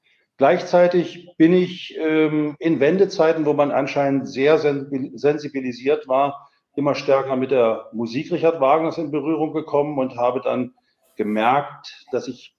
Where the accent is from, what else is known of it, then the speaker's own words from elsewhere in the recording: Saxony-Anhalt, Germany; also born or lived in Leipzig; weil ich stamme aus Sachsen-Anhalt, bin in der Nähe von Magdeburg geboren, aufgewachsen und dann in den 80er Jahren nach Leipzig zum Studium gegangen.